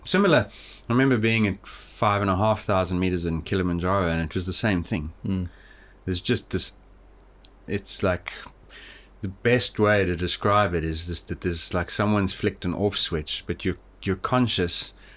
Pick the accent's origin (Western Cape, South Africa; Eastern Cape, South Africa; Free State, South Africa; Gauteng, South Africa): Gauteng, South Africa; Johannesburg; I grew up in Johannesburg, which is at 1,600 meters. That's the same altitude as Boulder.